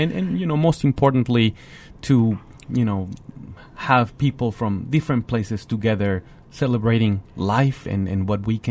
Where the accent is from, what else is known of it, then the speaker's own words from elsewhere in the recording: Coahuila, Mexico; English is a second language; the former conductor was a really good friend of mine who was the concertmaster of my hometown orchestra, Camerata de Coahuila.